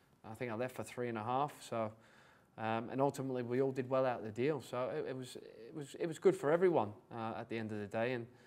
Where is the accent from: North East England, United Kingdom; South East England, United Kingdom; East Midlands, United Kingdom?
North East England, United Kingdom; Middlesbrough; I'm from Middlesbrough.